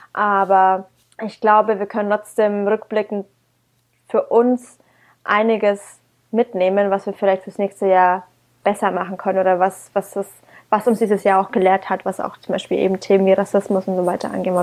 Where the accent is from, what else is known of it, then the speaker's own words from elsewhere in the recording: Bamberg, Bavaria, Germany; now in Berlin, Germany; Als ich nach Berlin wieder gefahren bin, aus meiner Heimat Bamberg